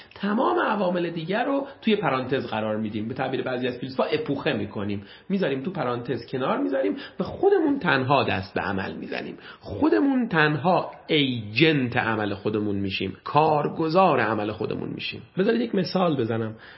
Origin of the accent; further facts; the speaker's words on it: Shiraz, Fars, Iran; born there; من نمیتونم این رو تغییر بدم که در شهر شیراز متولد شدم،